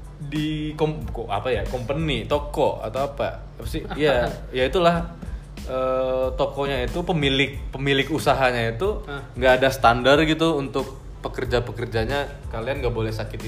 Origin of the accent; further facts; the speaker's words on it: Pekanbaru, Riau, Indonesia; aku asli Riau, aku asli Pekanbaru, aku tahu keluarga aku di sana.